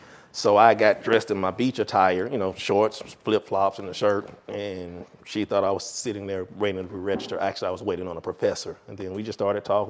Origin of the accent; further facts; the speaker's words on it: Jacksonville, Florida, United States; also born or lived in Putnam County; And I'm from Florida, so I was freezing.